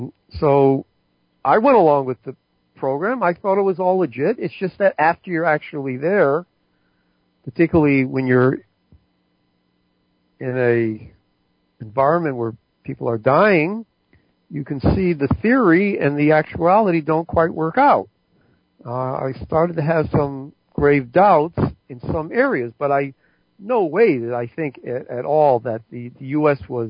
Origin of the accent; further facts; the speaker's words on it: United States; I was an enlisted man, I'm as American as you can get. I'm apple pie American as you can get.